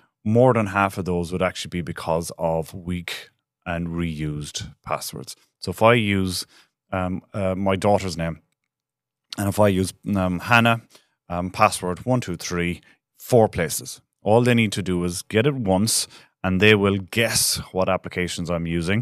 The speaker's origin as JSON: {"language": "English", "country": "Ireland", "said": "I am Irish"}